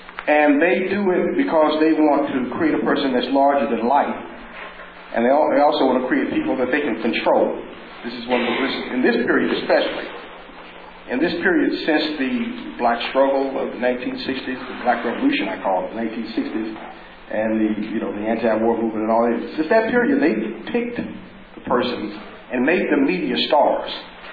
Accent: Chattanooga, Tennessee, United States; as a young person growing up in the South and the coming of the civil rights movement, the sit-ins, especially the youth-based wing of the civil rights movement in 1960. And in my case, I was living in Chattanooga, Tennessee, going to a junior high school.

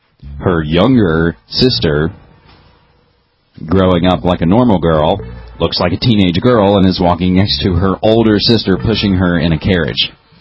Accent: West Virginia, United States; the man from my home state of West Virginia

